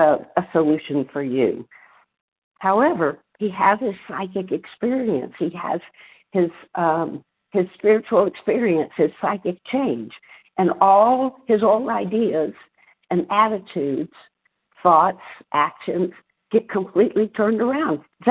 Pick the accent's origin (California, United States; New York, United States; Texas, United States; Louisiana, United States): Texas, United States; Hi, y'all. … from Texas.